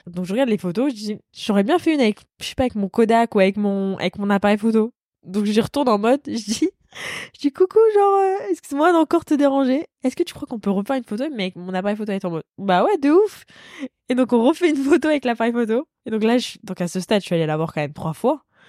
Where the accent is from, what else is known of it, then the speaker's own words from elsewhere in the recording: Paris, Île-de-France, France; je viens de Paris.